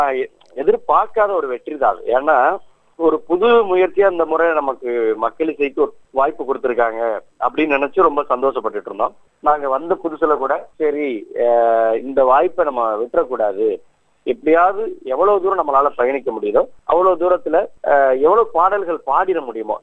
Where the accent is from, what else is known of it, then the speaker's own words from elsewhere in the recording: Tamil Nadu, India; born there; நான் ஒரு புதுக்கோட்டை மாவட்டத்தில் கலபவன் ஒரு சின்ன கிராமத்தில் பிறந்தேன்.